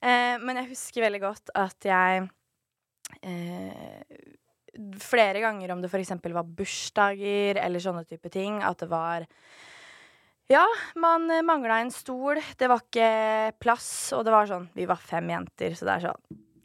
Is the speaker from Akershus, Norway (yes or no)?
yes; Nesodden, Akershus, Norway; Men generelt oppveksten på Nesodden var jævlig.